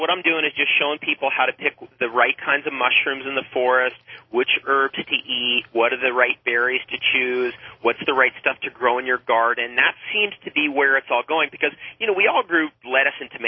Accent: United States; now in Ontario, Canada; I have a place here in Ontario, Canada, even though I'm an American.

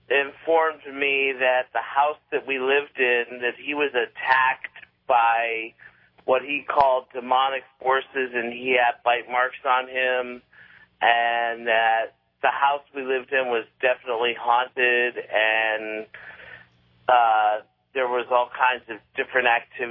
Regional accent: Groveland, Florida, United States; I'm from Groveland, Florida. And growing up, my father was a Pentecostal minister.

